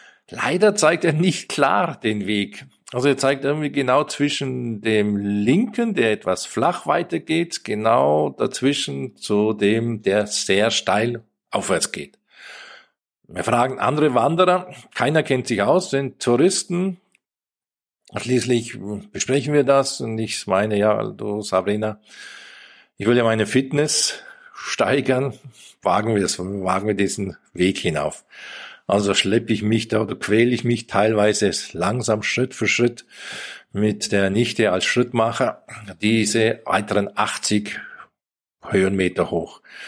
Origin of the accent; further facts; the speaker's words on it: Bavaria, Germany; Ich war im Allgäu, im September im Allgäu, in meiner Heimat